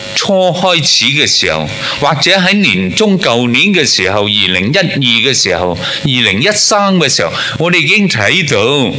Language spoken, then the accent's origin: Chinese; Hong Kong; 我们的周围的邻舍，我们香港人那个的心境的境况的问题